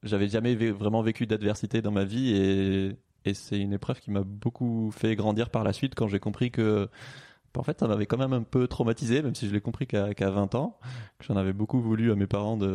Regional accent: Toulouse, Occitanie, France; now in Paris, France; Moi, j'ai grandi à Toulouse.

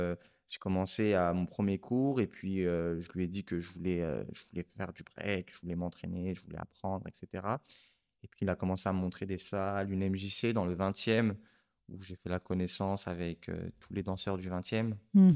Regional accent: Paris, Île-de-France, France; Alors je suis né en 1991 à Paris, Paris 14e. Et puis à l'âge de 5-6 ans, on s'est installé dans le 19e, rue de Belleville.

